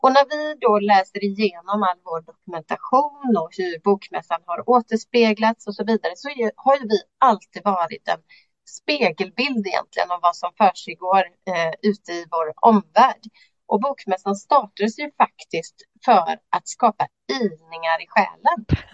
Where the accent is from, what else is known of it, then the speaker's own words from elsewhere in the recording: Lysekil, Västra Götaland County, Sweden; Jag är född och uppväxt i Lysekil, ett litet mindre samhälle i Bohuslän.